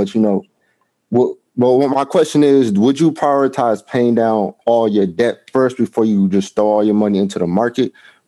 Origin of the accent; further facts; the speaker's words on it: Middletown, Connecticut, United States; also born or lived in Hartford; I was born in Hartford, raised in Middletown, Connecticut.